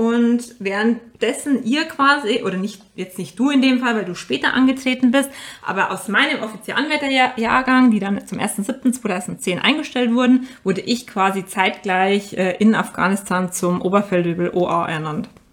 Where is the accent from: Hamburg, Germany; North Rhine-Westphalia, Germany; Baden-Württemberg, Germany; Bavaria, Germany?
Bavaria, Germany; ich komme aus der Nähe von Ingolstadt